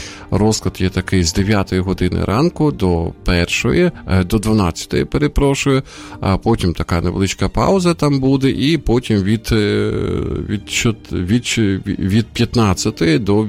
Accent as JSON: {"language": "Ukrainian", "town": "Sumy", "region": "Sumy Oblast", "country": "Ukraine", "tie": "born or raised there", "said": "А вчора також от моє рідне місто Суми теж от було піддано бомбардуванню"}